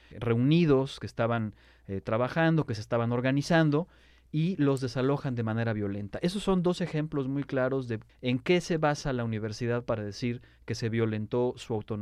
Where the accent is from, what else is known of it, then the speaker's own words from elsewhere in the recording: Mexico; Y aquí hablo como un mexicano más, como un ciudadano más, como un miembro más de esa sociedad.